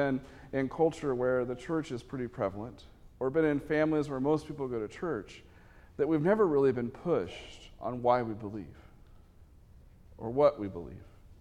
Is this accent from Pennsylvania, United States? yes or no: no; Texas, United States; born there; And this is, we're in Texas, so I was born in Texas, so I can claim this a little bit. I'm going to use an accent.